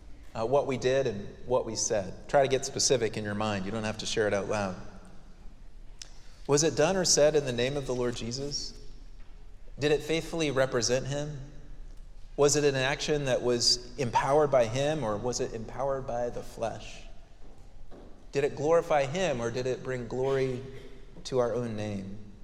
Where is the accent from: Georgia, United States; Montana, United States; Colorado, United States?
Colorado, United States; Colorado Springs; This is in my hometown of Colorado Springs.